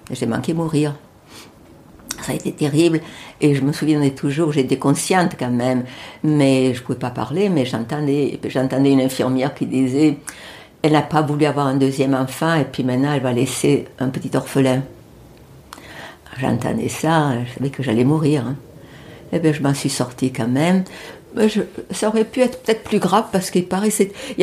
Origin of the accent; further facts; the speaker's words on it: France; en tant que Française